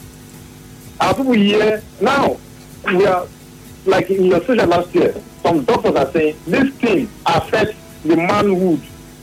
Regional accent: Niger Delta, Nigeria; I'm from Niger Delta.

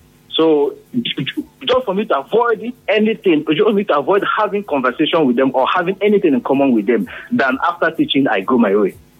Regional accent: Rivers, Nigeria; I said, I'm from River State.

